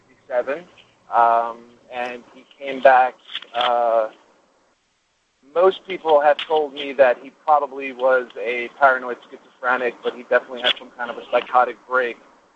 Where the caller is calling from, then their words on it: New Jersey, United States; I'm calling you from the Garden State Parkway.